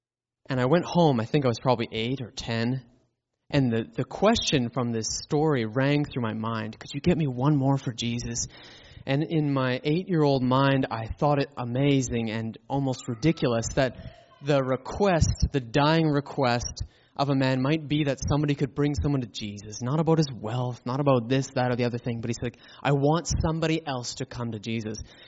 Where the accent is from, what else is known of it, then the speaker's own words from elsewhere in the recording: Edmonton, Alberta, Canada; when I was a little kid, I attended a church in Edmonton. I'm from Edmonton, Alberta originally.